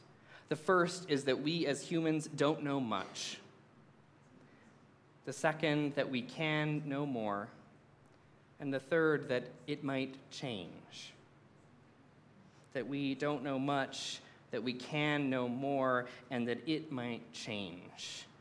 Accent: Canada; So I grew up in Canada.

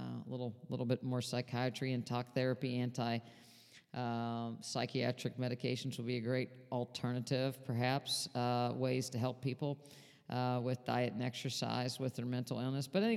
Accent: United States; you know, I come from West Virginia, Pennsylvania border.

